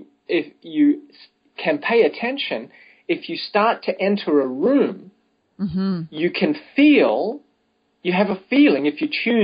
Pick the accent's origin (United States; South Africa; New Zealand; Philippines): New Zealand; moved away as an adult; I come from New Zealand. I have to travel 3,000 kilometers before I meet a country that does not speak English as a first language.